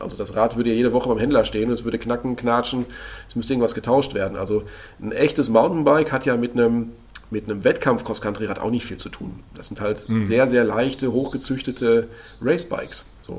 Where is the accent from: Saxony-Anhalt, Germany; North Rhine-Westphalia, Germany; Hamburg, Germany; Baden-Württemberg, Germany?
North Rhine-Westphalia, Germany; Lünen; born there; now in Bamberg, Germany; Jetzt wohne ich ja in Bamberg, aber als ich dann, meine Geburtsstadt ist Lünen